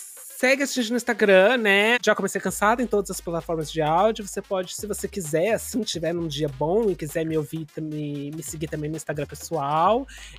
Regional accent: Brazil; Aí eu falo assim, ah, eu sou brasileiro. Eu já ouvi tanto. Nossa, você não parece brasileiro. Eu falo assim, eu não pareço brasileiro porque eu não tenho um corpo de carioca do Rio de Janeiro, obviamente.

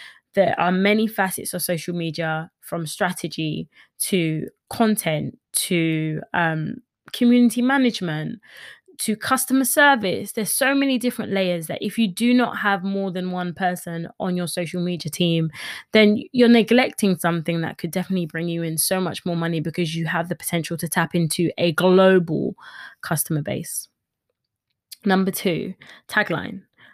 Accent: London, United Kingdom; and I'm from East London.

